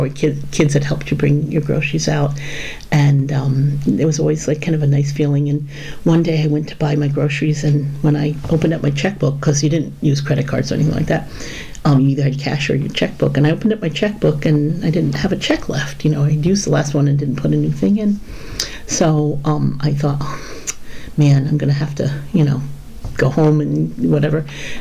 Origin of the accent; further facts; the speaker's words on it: Long Island, New York, United States; now in New Milford, United States; I grew up on Long Island, but when we went looking for a house, this was an affordable place to buy our first home, and it's been our only home.